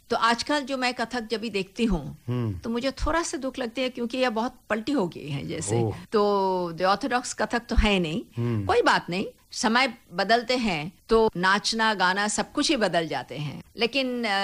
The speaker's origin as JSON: {"language": "Hindi", "town": "Kolkata", "region": "West Bengal", "country": "India", "tie": "born or raised there", "lives_now": "Mumbai, India", "said": "अभी तो फिलहाल मैं मुंबई में हूँ, लेकिन मैं कलकत्ता की रहवासी थी।"}